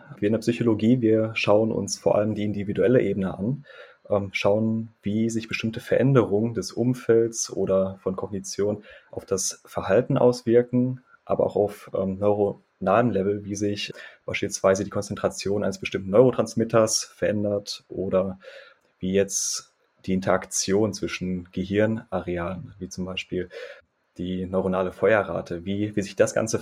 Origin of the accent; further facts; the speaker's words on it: Dortmund, North Rhine-Westphalia, Germany; Ich komme ursprünglich aus Dortmund, habe in Bochum studiert